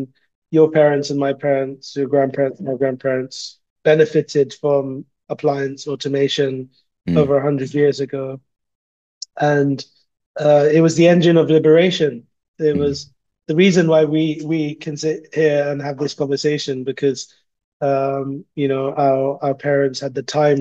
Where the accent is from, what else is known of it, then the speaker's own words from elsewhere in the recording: London, United Kingdom; born there; You know, I was born in London.